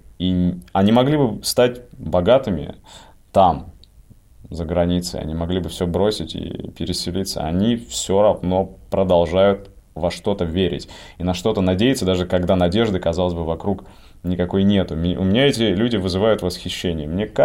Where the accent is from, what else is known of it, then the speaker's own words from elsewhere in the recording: Yekaterinburg, Sverdlovsk Oblast, Russia; Там я, как екатеринбуржец, знаю, дорогу перейти храм, через пруд храм.